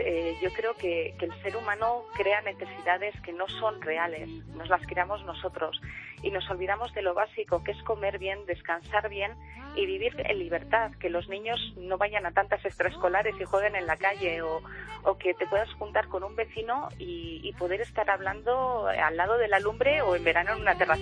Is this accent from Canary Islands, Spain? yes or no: no; Bilbao, Basque Country, Spain; now in Lubia, Spain; Él es de Madrid y yo soy de Bilbao y no tenemos ninguna raíz en Soria, pero decidimos quedarnos a vivir en un pueblecito de Soria que pertenece al Cubo de la Solana, que se llama Lubia, y somos 22 habitantes.